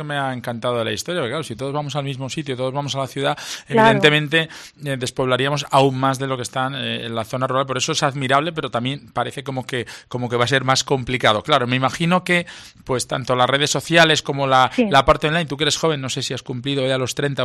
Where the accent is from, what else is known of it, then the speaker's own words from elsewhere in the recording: Mieres, Asturias, Spain; Bueno, Ujo, a ver, yo soy de Mieres, lo conozco muy bien, sí.